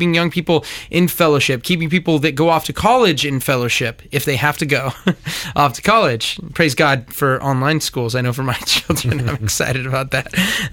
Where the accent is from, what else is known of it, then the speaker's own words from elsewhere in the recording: Simi Valley, California, United States; I grew up here in Simi Valley and where the church is that I attend to this day